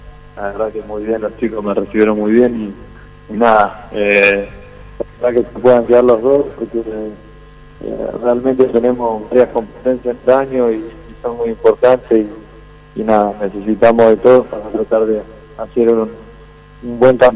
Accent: Argentina; born there; por más que yo nací en Argentina, mi mamá es paraguaya y yo soy parte de eso y mi sangre es paraguaya

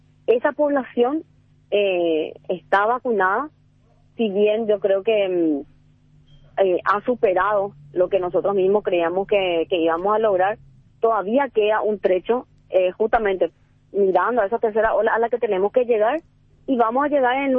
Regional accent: Paraguay; Y como paraguaya, que tuvo la oportunidad de estar afuera

